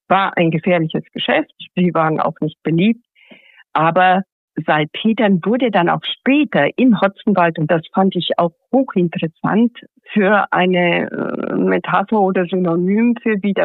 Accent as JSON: {"language": "German", "town": "Timișoara", "region": "Timiș County", "country": "Romania", "tie": "born or raised there", "said": "Also Temes war, meine Heimatstadt, war schon immer ein Schmelztiegel. Man hat zu Hause vielleicht einen Dialekt gesprochen, in der Straßenbahn Josefstädtlerisch und dann Hochdeutsch in der Schule."}